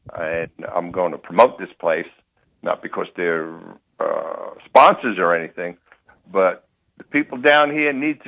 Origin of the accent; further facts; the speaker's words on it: Brooklyn, New York, United States; as soon as I opened up my mouth, he knew I was from Brooklyn.